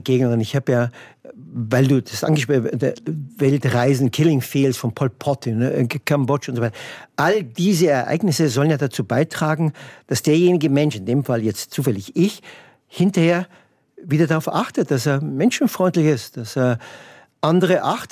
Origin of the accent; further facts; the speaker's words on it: Germany; natürlich bin ja Deutscher und ich habe keine Schuld, aber ich habe eine Erbverantwortung